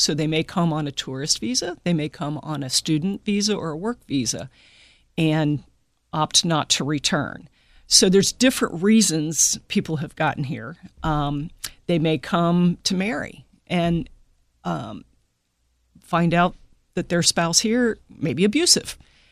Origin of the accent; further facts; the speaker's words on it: Midwest, United States; You know, where I grew up in the Midwest, we ate meat and potatoes.